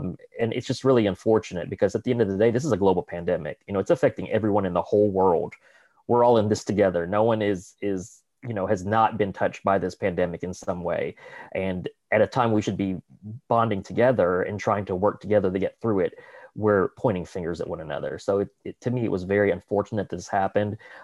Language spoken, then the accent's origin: English; Arkansas, United States; accent: Southern; I was born and raised in Arkansas. I got a Southern accent I can turn off and on just like this. But I feel like growing up in rural Southwest Arkansas, I grew up in Pike County, D-Lite area, D-Lite.